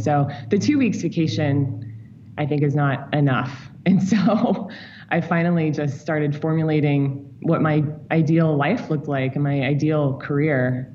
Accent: St. Louis, Missouri, United States; also born or lived in New York City; After growing up in St. Louis, I moved to New York City to go to NYU.

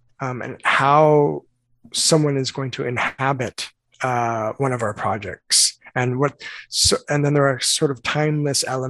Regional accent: California, United States; I grew up in Southern California, and at that time, there were three schools to go to in California, because I was California born and raised.

